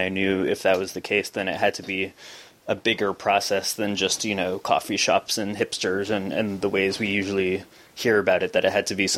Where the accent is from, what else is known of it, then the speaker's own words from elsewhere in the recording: New York City, New York, United States; Yes, so I grew up in the Village, right on the West Side Highway where the Hudson River is, and my parents, in a way, were kind of the first wave of gentrifiers